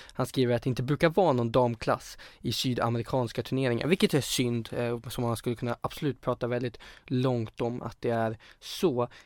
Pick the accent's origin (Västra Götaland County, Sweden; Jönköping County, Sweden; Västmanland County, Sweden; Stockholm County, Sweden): Västmanland County, Sweden; Västerås; För 2 veckor sedan här i Västerås, i min hemstad